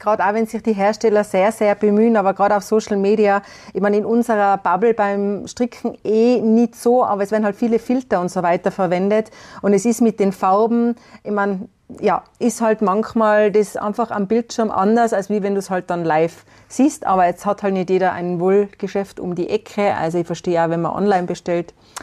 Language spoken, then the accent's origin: German; Tyrol, Austria; Das war bei uns in Tirol, in Österreich ganz verbreitet.